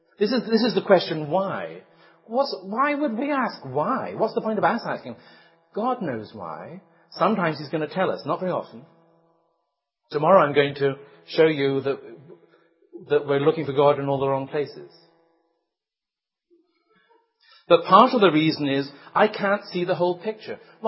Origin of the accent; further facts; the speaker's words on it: Montana, United States; And I said, I'm from Montana. And they look at me and say, yeah, right. But, and I was from Montana.